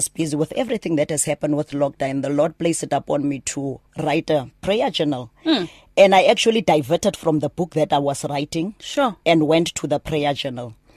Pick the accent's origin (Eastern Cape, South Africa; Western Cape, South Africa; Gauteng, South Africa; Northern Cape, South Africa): Northern Cape, South Africa; Kimberley; is a child of God. I was born and bred in Kimberley, Northern Cape, and in Wordgap.